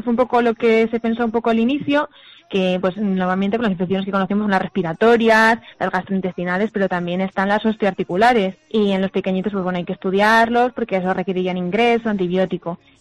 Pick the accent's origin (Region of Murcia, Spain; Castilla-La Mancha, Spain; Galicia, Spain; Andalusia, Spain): Castilla-La Mancha, Spain; Guadalajara; Yo es que soy de aquí, de Guadalajara